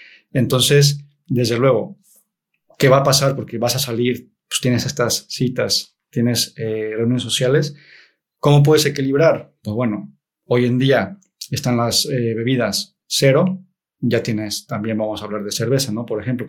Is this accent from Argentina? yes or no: no; Mexico; o al menos en Latinoamérica o México, yo soy de México